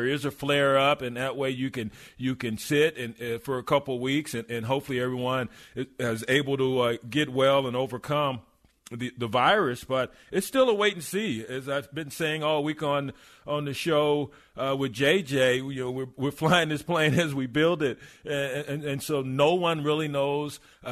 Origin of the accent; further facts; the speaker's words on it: Texas, United States; you know from working with me for 3 years that I'm from West Texas, so I have no indoor voice, and it's not my fault.